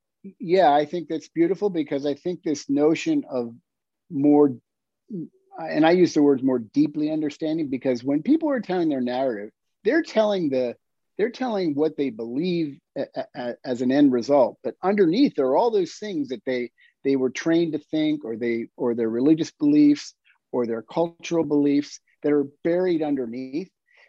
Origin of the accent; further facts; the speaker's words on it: York, Pennsylvania, United States; now in Boston, United States; Oh, I grew up in York, Pennsylvania.